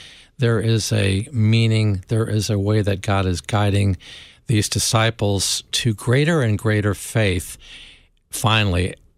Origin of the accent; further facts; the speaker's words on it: United States; I grew up on Lake Michigan, by the way, so I love talking about water and boats and so forth.